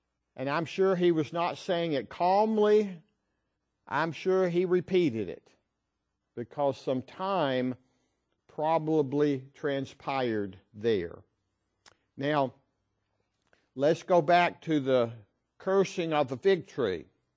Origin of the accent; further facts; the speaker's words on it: the South, United States; I grew up in the South, and we like college football.